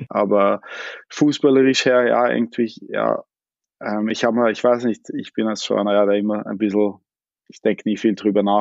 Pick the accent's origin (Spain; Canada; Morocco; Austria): Austria; now in England; wie ich weggegangen bin aus Österreich, hätte ich mir wahrscheinlich nicht gedacht, dass ich jetzt 18 Jahre schon in England bin